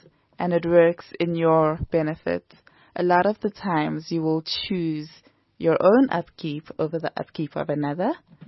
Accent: DR Congo; Because I was in my home country, the DRC, just 2 years ago.

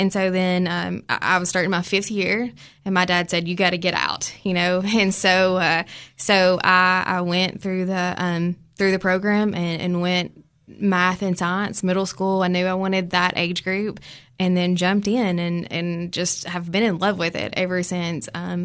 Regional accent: Jamestown, United States; I'm from Jamestown.

